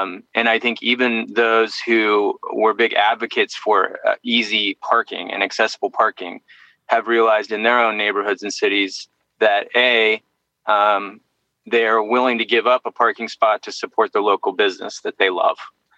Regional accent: Missouri, United States; I was just recently in my hometown in southern Missouri

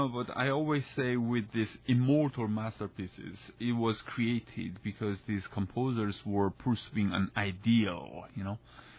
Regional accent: Paris, Île-de-France, France; moved away as an adult; studying at Indiana University was very different from growing up in Paris

